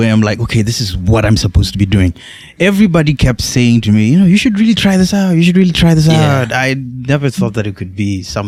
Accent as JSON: {"language": "English", "town": "Mau", "region": "Uttar Pradesh", "country": "India", "said": "Also, I'm from Mau."}